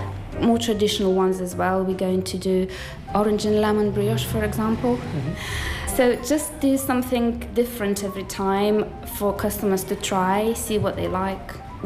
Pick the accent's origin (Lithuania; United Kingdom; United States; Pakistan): Lithuania; I came from Lithuania and grew up in a big farm.